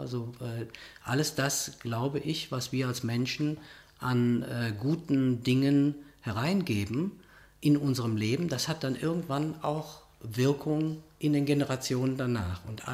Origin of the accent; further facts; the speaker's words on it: Rhineland, Germany; da gibt es bei mir so etwas wie die Gnade der rheinischen Geburt. Also als Rheinländer